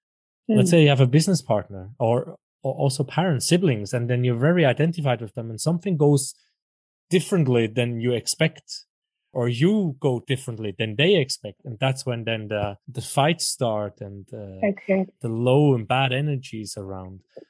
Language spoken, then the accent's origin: English; Sri Lanka; You don't remember being born in Sri Lanka. So I'm a woman from Sri Lanka